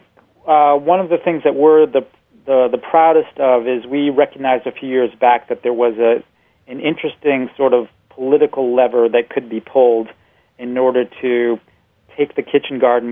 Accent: Scarborough, Maine, United States; In my hometown of Scarborough, Maine, we actually have those regulations already in place.

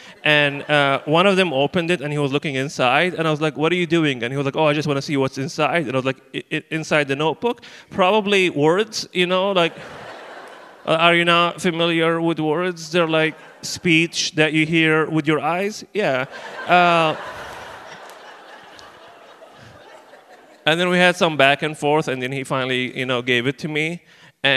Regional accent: Libya; I'm originally from Libya

